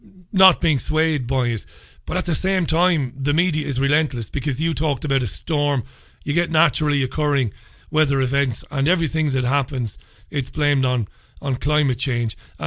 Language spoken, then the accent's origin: English; Ireland; now in England, United Kingdom; I'm an Irish guy living in England.